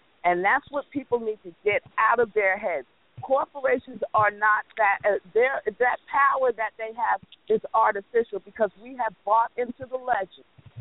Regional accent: New York, United States; And I'm from New York, and I'm familiar with Dinkins and that race up there.

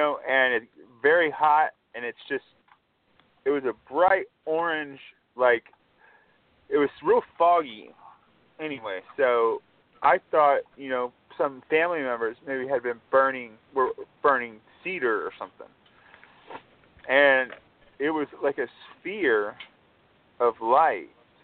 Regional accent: Texas, United States; I'm from Texas. I live out, in the southern part. San Antonio.

